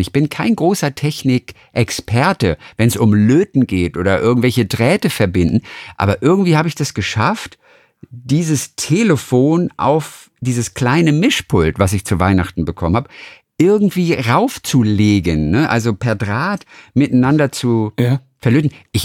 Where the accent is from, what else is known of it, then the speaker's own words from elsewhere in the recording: Lübeck, Schleswig-Holstein, Germany; Ich komme schließlich aus Norddeutschland.